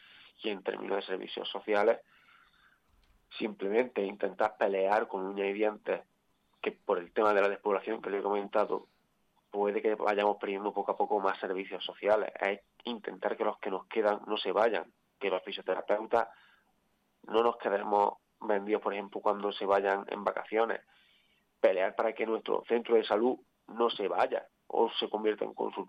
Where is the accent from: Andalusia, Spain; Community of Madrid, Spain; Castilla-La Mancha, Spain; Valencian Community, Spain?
Andalusia, Spain; Iznájar; estoy viendo cómo mi pueblo poco a poco se está despoblando. Poco a poco todos los jóvenes nos vamos quedando sin oportunidades.